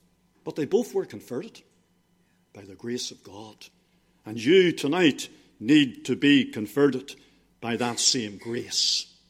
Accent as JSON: {"language": "English", "town": "Donaghadee", "region": "Northern Ireland", "country": "United Kingdom", "tie": "born or raised there", "also_born_or_lived": "Bangor", "said": "I was born in Bangor. Spent most of my childhood in Donaghadee, some 9-10 years. And then the rest of my family were attending school in Bangor. And so we all went back to Bangor to live. Wasn't born into a Christian home."}